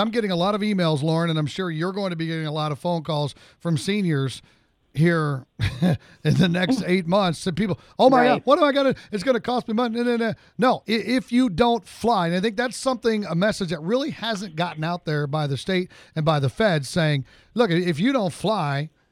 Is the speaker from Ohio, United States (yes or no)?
no; Illinois, United States; born there; because I was born down in Southern Illinois, and I have to go back down to Southern Illinois to get a certified copy of my birth certificate.